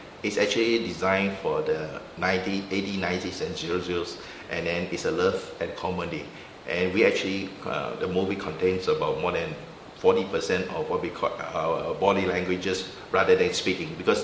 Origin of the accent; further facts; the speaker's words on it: Singapore; now in Australia; I'm from Asia. It's not because I'm trying to say I'm different, but all I'm saying is I come from Singapore